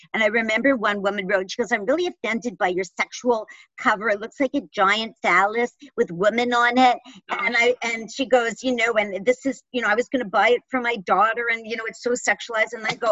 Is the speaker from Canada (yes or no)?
yes; Canada; I'm from Canada.